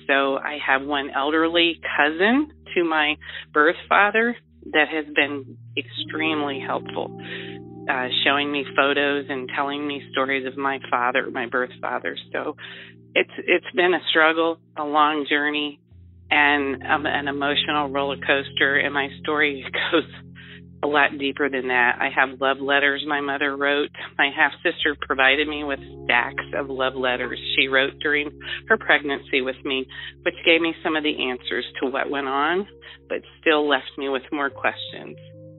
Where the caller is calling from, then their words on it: Ohio, United States; Hi, Danny. I am calling from Ohio. I am 60 years old, just turned 60.